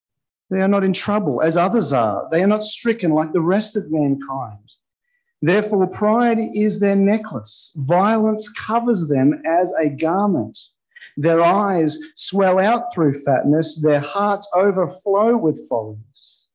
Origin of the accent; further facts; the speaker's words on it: Brazil; now in Australia; I'm from Australia, as you've heard. I've lived here. I grew up in Brazil